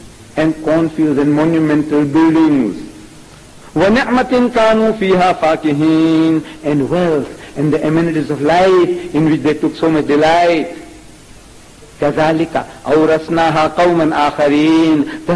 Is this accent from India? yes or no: yes; India; They came to my country. I come from India, on the west coast.